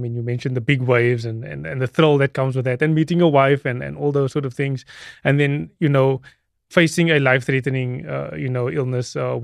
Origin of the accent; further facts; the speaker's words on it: Cape Town, Western Cape, South Africa; Yeah, so I'm from Cape Flats. I'm from that area you're speaking about.